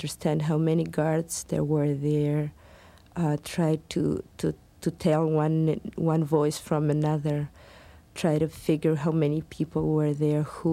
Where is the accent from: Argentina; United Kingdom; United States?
Argentina; Bahia Blanca, Buenos Aires Province; the headquarters of the army in my hometown of Bahia Blanca, the city in the south of Argentina.